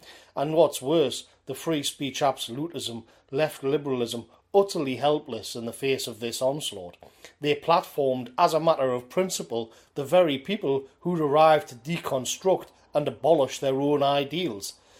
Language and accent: English; England, United Kingdom; If I, as an Englishman